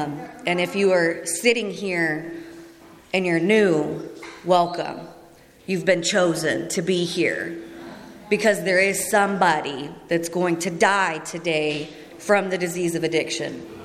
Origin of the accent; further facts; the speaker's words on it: Dayton, Ohio, United States; I am from originally from Dayton, Ohio, but that's right. Go Buckeyes.